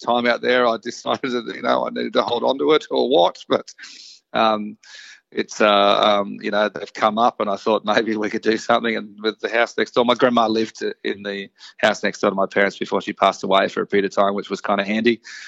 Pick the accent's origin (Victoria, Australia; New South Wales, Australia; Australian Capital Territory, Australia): New South Wales, Australia; Taree; Look, I'm from Taree. I've got property in Taree.